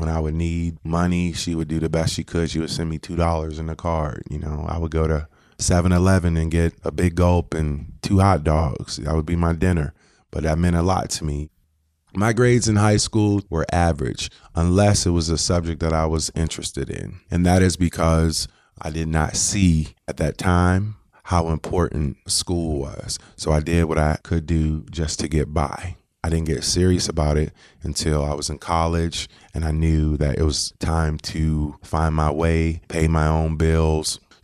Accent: Syracuse, New York, United States; I was raised in Syracuse, New York. For the most part, my immediate family was very tight. I come from a single parent home.

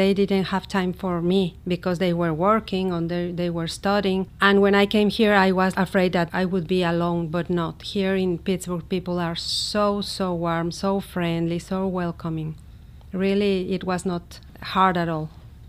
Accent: Mexico City, Mexico; English is a second language; I come from Mexico City and I born in April 12, 1963.

